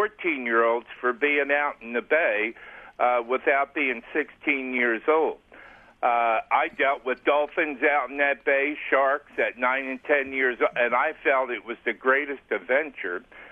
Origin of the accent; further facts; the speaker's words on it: Florida, United States; I was raised in Florida, and at 9 and 10 years old, I lived the life of that program of Flipper. I had my own boat, and I was out in Key Biscayne after school every day.